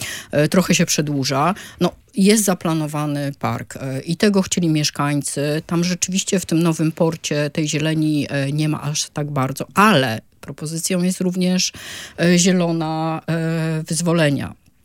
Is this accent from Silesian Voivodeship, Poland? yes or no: no; Gdańsk, Pomeranian Voivodeship, Poland; mam to szczęście, że urodziłam się w Gdańsku i tutaj wychowałam i wiele lat tutaj żyję.